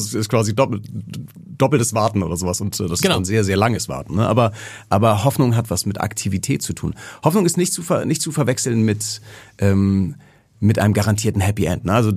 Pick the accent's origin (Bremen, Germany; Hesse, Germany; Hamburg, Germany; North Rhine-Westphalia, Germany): Hamburg, Germany; ich bin Hamburger Jung, ne, vierte Generation Hamburger